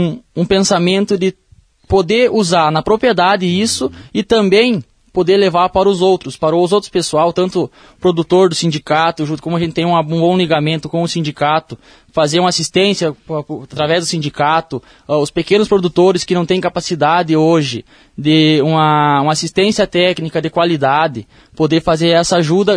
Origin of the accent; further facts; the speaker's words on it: Ibirapuitã, Rio Grande do Sul, Brazil; Em Ibirapuitã, onde me criei e fui, e até hoje, né, a gente segue nessa luta na agricultura